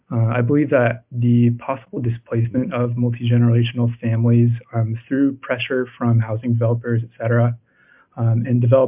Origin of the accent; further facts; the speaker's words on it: Seattle, Washington, United States; I'm calling in from Seattle.